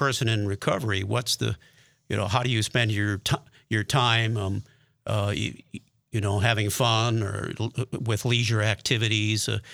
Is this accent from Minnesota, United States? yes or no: no; Milwaukee, Wisconsin, United States; now in Bismarck, United States; And I'm from a big city. we moved here 1981 here to Bismarck, Mandan. And. Mm-hmm. But my hometown is Milwaukee